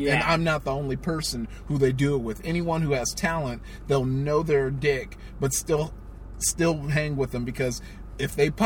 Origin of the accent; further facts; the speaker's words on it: California, United States; Yeah. California natives.